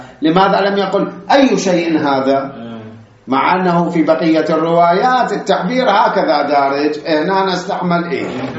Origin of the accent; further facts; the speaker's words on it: Iraq; كان عندنا بالعراق